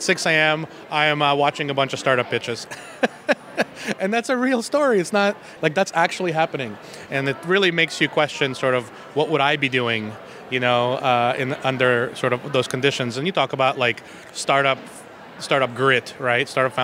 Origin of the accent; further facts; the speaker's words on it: Kyiv, Ukraine; There was a giant bomb crater at some point right next to the house where I grew up in Kyiv.